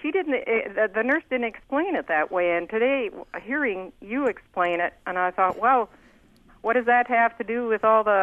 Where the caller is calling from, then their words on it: Oshkosh, Wisconsin, United States; I'm calling from Oshkosh